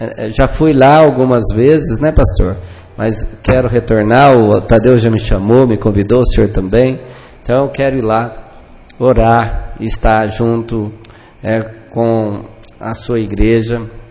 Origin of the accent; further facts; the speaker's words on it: Alterosa, Minas Gerais, Brazil; born there; now in Alfenas, Brazil; Eu também não nasci aqui em Alfenas, sabe, pastor? Nasci em Alterosa.